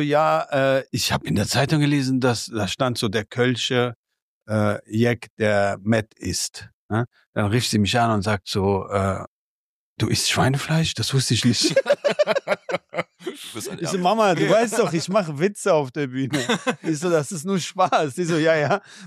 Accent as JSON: {"language": "German", "country": "Afghanistan", "moved": "yes", "lives_now": "Cologne, Germany", "said": "ich komme aus Afghanistan und bei uns war der Krieg irgendwann unerträglich geworden. Deshalb haben meine Eltern gesagt, raus. Und dann haben wir uns für Köln entschieden. Und ich muss sagen, ich habe in Köln-Kalk anfangs gelebt"}